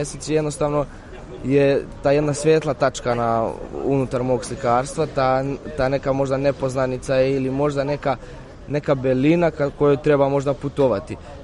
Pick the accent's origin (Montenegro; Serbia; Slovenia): Serbia; Užice, Šumadija and Western Serbia; možda iz mjesta odakle ja potičem, iz Užica. To je jedan divan predio, mislim, zapadna Srbija sama po sebi, ali ja sam dosta vremena kao dete provodio na selu.